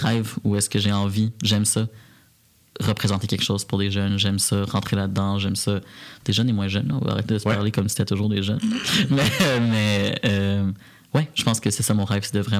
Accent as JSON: {"language": "French", "town": "Repentigny", "region": "Quebec", "country": "Canada", "tie": "born or raised there", "said": "moi, j'ai grandi à Repentigny, là, en petite banlieue. Fait que comme, j'avais une réalité quand même proche de Montréal. J'ai pas grandi en région, rien que ça."}